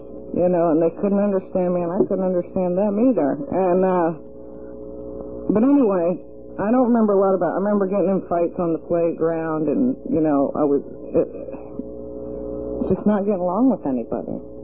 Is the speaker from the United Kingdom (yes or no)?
yes; Scotland, United Kingdom; accent: Scottish; And all kids used to make fun of my red hair and my Scottish accent, you know.